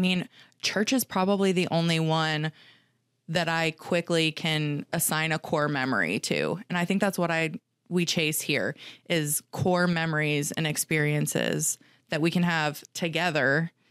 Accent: Texas, United States; So that's a little bit hard for me because I grew up in South Central Texas.

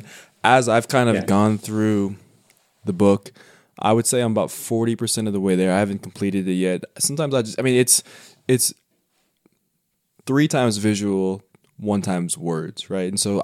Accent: Colorado, United States; I grew up in Colorado. Colorado is not a very black state. There's not a lot of black people in Colorado.

